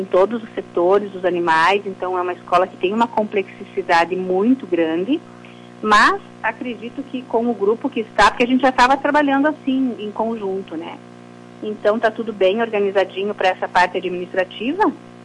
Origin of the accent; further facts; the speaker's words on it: Lagoa, Brazil; sou natural de Lagoa. Estudei todo o meu ensino fundamental e médio na rede pública, né? Colégio Estadual, Colégio Polivalente, Colégio do Quinho.